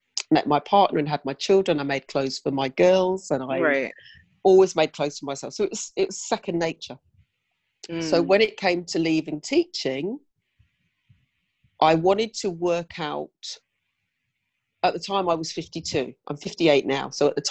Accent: South East England, United Kingdom; now in London, United Kingdom; moved to London from my hometown in Oxfordshire

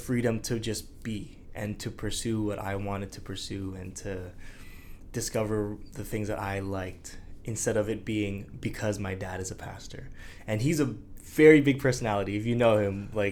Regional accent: Queensborough, British Columbia, Canada; yeah, I'm from Queensboro. You know, as weird as it sounds, like, where is that? Is that in England? Some people say, like, is that in Europe? No, it's in Vancouver.

